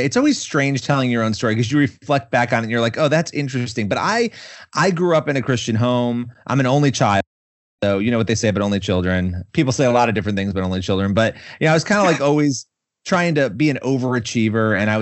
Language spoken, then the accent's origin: English; Rochester, New York, United States; I grew up in Rochester, New York. That was where I grew up.